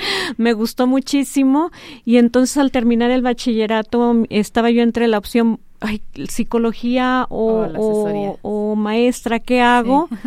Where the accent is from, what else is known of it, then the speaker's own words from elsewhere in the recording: Aguascalientes, Mexico; born there; Soy hidrocálida por nacimiento y por convicción. Amo mi estado, me encanta mi estado. Realmente no me imagino viviendo en el otro lado. Nací aquí en Aguascalientes.